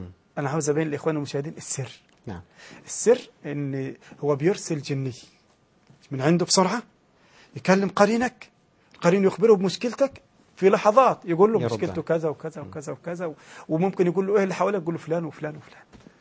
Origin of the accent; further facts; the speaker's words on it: Egypt; وعندنا في مصر في شيء يحدث في مصر